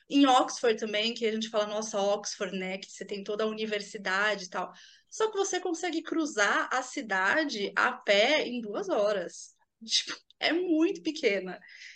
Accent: Santo André, São Paulo, Brazil; Eu sou de Santo

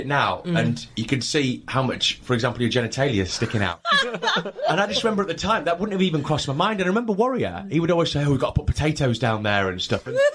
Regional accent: York, Yorkshire and the Humber, United Kingdom; You know, it doesn't matter where you go, everyone seems to know me from York.

